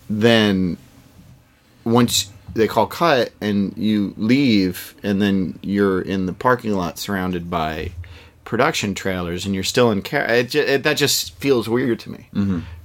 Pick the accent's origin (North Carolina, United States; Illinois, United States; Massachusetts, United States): Massachusetts, United States; Boston; It's like, oh, I'm from Boston.